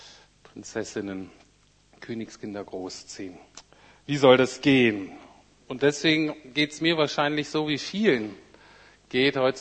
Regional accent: Bremen, Germany; ich bin aus Bremen-Nord. Wenn man in Bremen aus Bremen-Nord kommt, das ist so ein Arbeiterviertel.

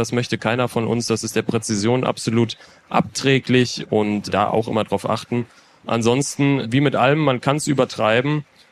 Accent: Solingen, North Rhine-Westphalia, Germany; ich komme aus Solingen

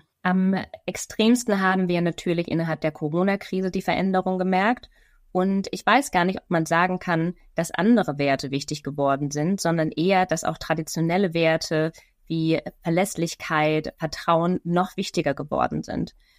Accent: Munich, Bavaria, Germany; moved away as an adult; now in Northern Germany; Ich bin gebürtige Münchnerin, bin aber vor 12 Jahren des Studiums wegen nach Norddeutschland ausgewandert.

